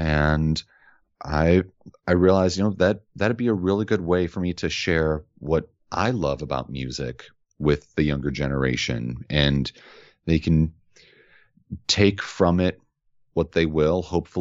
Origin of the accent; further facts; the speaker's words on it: Evergreen Park, Illinois, United States; I'm currently living in Blue Island. But I grew up in Evergreen Park, which is another suburb only about 15, 20 minutes away.